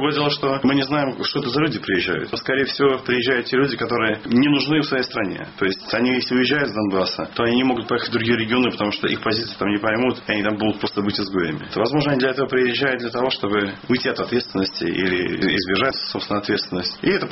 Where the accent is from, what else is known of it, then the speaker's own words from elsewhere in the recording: Belarus; Не имею украинской корней, я белорус по всем своим веткам, насколько я их могу знать